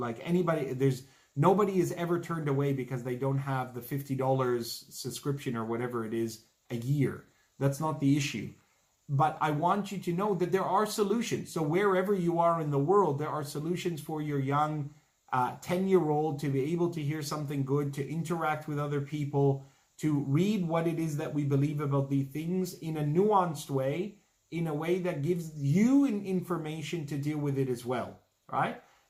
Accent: Canada; I was born and raised in Canada. I used to sing Christmas carols in public school.

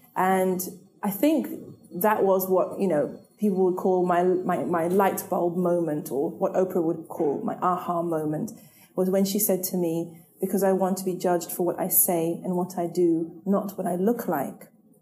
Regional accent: Zimbabwe; I grew up in Zimbabwe and I grew up in a non-religious household.

